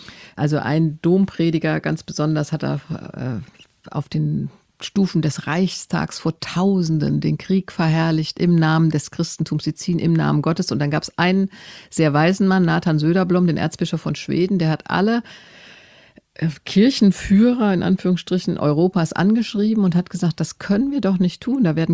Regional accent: Germany; Als Deutsche, finde ich, muss ich meine Geschichte meines Landes kennen. Wie gesagt, ich bin gerne Deutsche

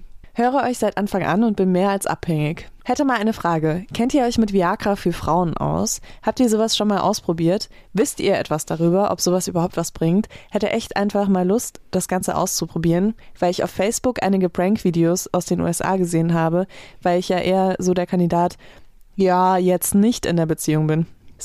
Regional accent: Saarbrücken, Saarland, Germany; born there; Weißt du, was das Witzige ist? Ich bin auch in Saarbrücken geboren.

